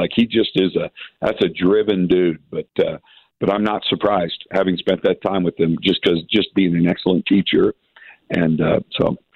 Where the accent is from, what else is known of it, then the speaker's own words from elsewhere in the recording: Gunnison, Colorado, United States; I grew up in Gunnison, Colorado.